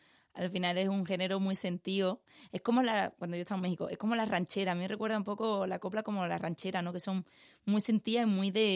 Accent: Seville, Andalusia, Spain; tú date cuenta, yo soy de Triana. Yo el flamenco lo escuchaba alrededor mía

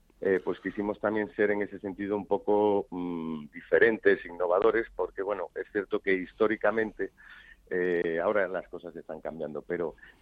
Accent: Galicia, Spain; como soy gallego, pues no me queda más medio que contestar que depende

